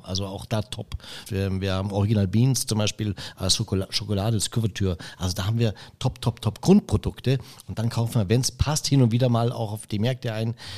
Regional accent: Eching, Bavaria, Germany; Ich komme aus der Gegend. Also ich bin aus in der Nähe von Eching, also bei Freising, also im Prinzip lokal sozusagen. Ich bin jetzt eine halbe Stunde von hier entfernt.

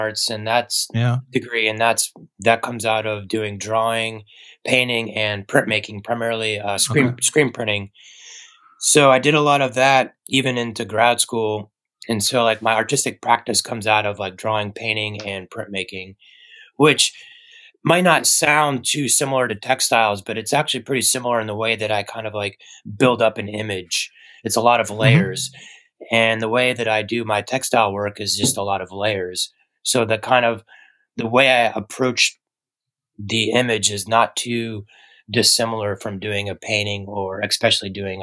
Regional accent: Georgia, United States; now in San Francisco, United States; we have bugs obviously, but it's not as bad as where I grew up in Georgia. Like we have the bug problems a little bit more prevalent in Georgia

